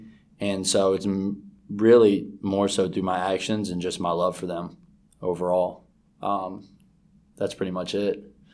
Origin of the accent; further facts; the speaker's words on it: New Orleans, Louisiana, United States; I'm from Louisiana, New Orleans. I'm currently 22 years old, and I play basketball at Presbyterian College.